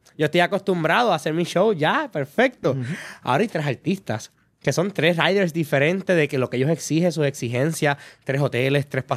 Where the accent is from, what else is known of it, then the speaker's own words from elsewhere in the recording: Mayagüez, Puerto Rico; que los de San Juan vengan a mi pueblo en Mayagüez